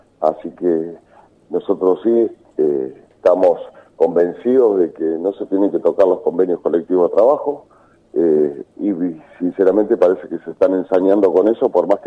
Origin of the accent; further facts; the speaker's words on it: Argentina; Y lo que más duele como argentino, como siempre lo digo